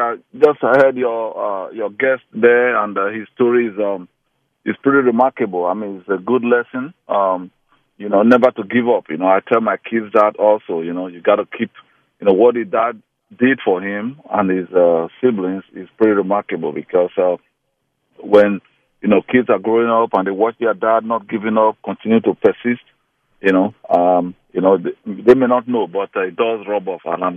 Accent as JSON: {"language": "English", "country": "Nigeria", "lives_now": "United States", "said": "I'm originally from Nigeria"}